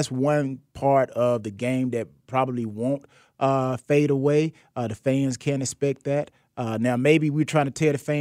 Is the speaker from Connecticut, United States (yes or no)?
no; LaGrange, Georgia, United States; now I'm from Georgia now. I'm from